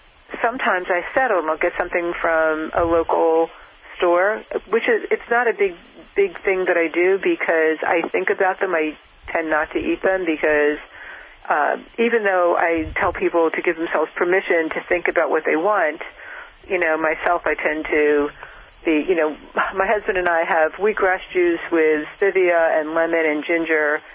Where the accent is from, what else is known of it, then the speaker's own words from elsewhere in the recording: New York, United States; now in New Hampshire, United States; And I come from New York, and now I live in New Hampshire.